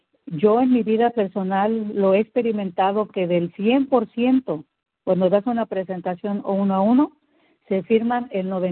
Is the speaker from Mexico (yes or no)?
yes; Morelos, Mexico; Soy mexicana, soy del estado de Morelos.